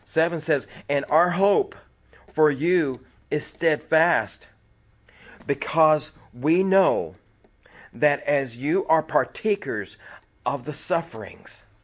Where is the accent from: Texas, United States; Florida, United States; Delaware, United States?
Texas, United States; You know, I'm a Texan. You know, Texans kind of have an attitude.